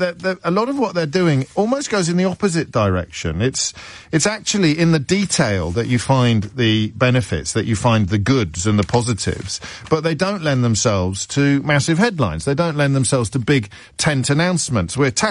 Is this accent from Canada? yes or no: no; United Kingdom; I quite like beige food, but I'm British after all